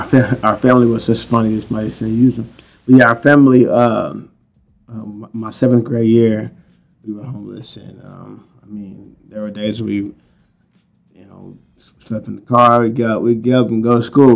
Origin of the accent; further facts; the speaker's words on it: Oklahoma City, Oklahoma, United States; I'm from Oklahoma City. I grew up on the east side.